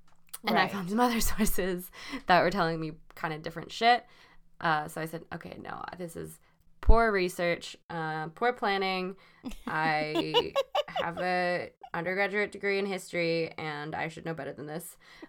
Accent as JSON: {"language": "English", "town": "Baldoon", "region": "Ontario", "country": "Canada", "tie": "born or raised there", "said": "Born and raised in South Detroit. South Detroit is actually Baldoon."}